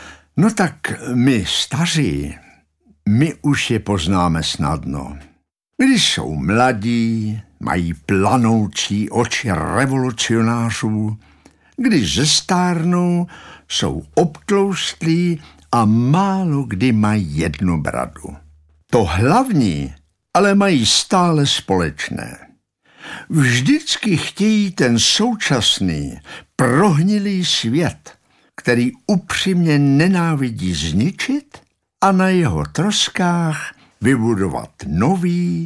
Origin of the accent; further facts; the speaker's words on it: Prague, Czechia; born there; Narodil jsem se v Praze v dubnu 1938. Nebyl mi ještě rok a přišli Němci.